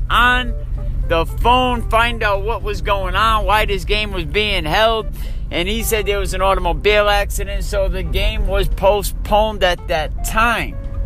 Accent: Providence, Rhode Island, United States; They traveled down to Providence, Rhode Island, my hometown, yesterday to play Juanita Sanchez

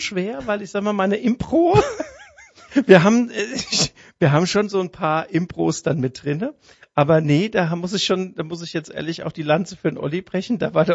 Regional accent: Frankfurt, Hesse, Germany; Also als Frankfurter Mädche fällt mir das natürlich schon schwer.

